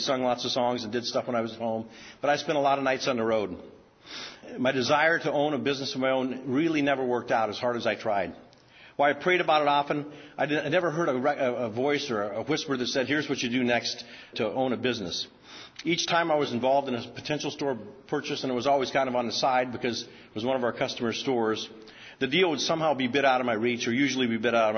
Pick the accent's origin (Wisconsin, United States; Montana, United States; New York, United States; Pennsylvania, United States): Montana, United States; I grew up in Montana in a ranch with 7 brothers and 1 sister.